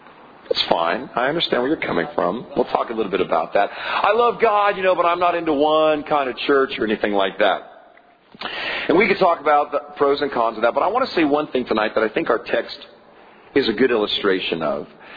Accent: California, United States; also born or lived in Dallas, Texas; I moved from California to Dallas, Texas. And I was from the Bay Area, California

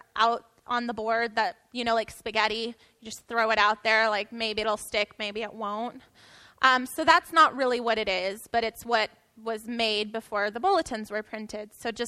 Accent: San Diego, California, United States; also born or lived in Colorado; I was born in Colorado, but I only lived there for like 9 months. And then I came into San Diego and have lived here, you know, the rest of my life.

